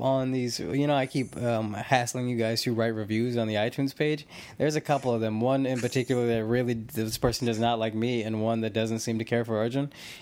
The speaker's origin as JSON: {"language": "English", "town": "Spokane", "region": "Washington", "country": "United States", "tie": "born or raised there", "said": "My parents are from South India, and my siblings and I were raised in Spokane, Washington. Spokane is predominantly white demographically."}